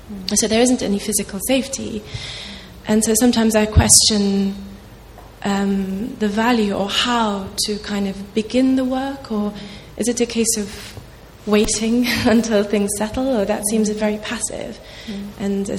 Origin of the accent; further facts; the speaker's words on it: Iraq; I'm originally from Iraq, and some of my work is based in Iraq.